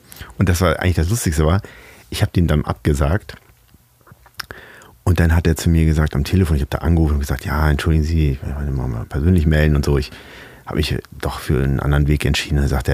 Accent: Hamburg, Germany; ich bin Hamburger

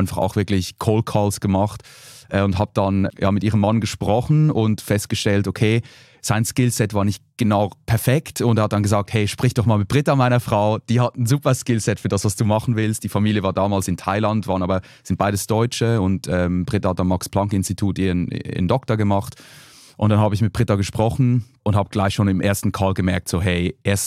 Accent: Switzerland; als Schweizer und Käseliebhaber

